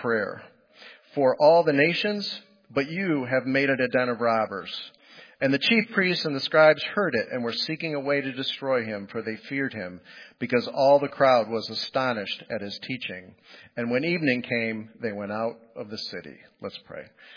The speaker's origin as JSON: {"language": "English", "town": "Toledo", "region": "Ohio", "country": "United States", "tie": "born or raised there", "said": "My house growing up in Crossgates in South Toledo"}